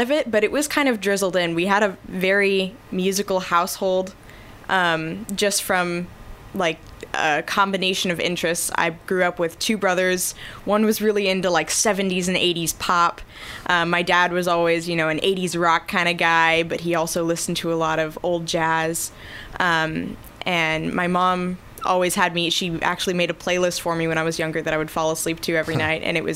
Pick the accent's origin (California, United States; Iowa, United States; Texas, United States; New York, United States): Texas, United States; now in Columbia, United States; I've been in Columbia for like 6 years now, but I'm originally from Texas.